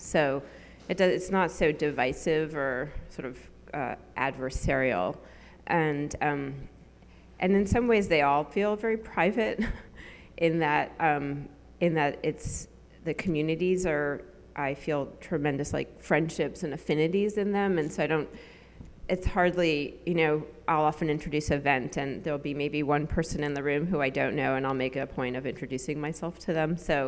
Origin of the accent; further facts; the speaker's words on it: New York City, New York, United States; now in San Francisco, United States; I've been living in San Francisco. I'm going to copy your form. Since 1994. Prior to that, I grew up and lived in New York City.